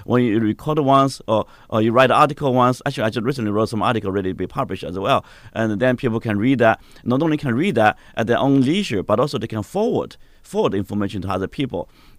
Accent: Suzhou, Jiangsu, China; was born and raised in China, a city called Suzhou, China. I'm going back this weekend

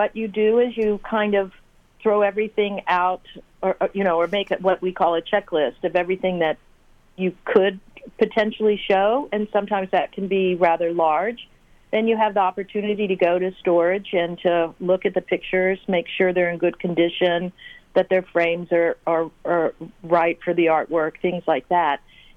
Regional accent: Texas, United States; No, I'm not. I'm originally a Texan.

